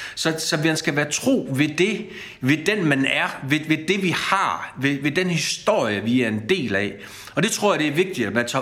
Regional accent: Vejle, Region of Southern Denmark, Denmark; also born or lived in Kolding; Altså, jeg er født i Kolding. Jeg er opvokset i Vejle. Jeg har arbejdet rigtig mange år i Billund

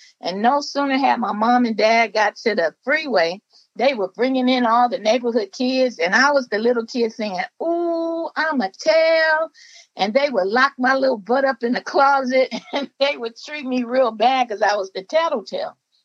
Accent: Los Angeles, California, United States; I grew up in South Central LA. If you ever watch Boys in the Hood, that's my hood.

